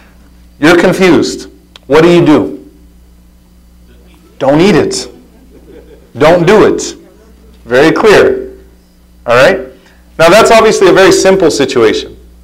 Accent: Louisiana, United States; we're in the South, mashallah, I'm from Louisiana, you get all types of stuff served on your plate.

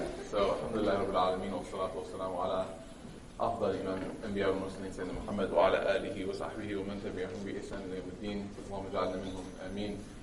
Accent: Alexandria, Alexandria Governorate, Egypt; I'm half Egyptian. My mom's Egyptian. I'm from Iskandaria, so.

